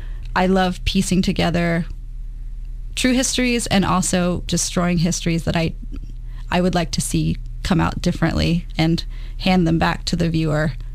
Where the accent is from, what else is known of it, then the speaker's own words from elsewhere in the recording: Manassas, Virginia, United States; I grew up in Manassas, Virginia, which was a Civil War town